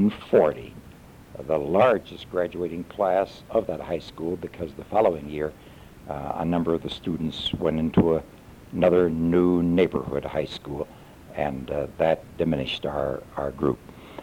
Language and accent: English; Sioux City, Iowa, United States; I was born in Sioux City, Iowa on February 14, 1923. I grew up in a home where both parents were at best 8th grade graduates.